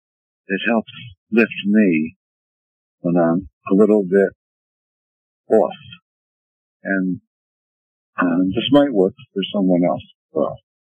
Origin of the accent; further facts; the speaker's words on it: Perth, Western Australia, Australia; from Perth, Western Australia.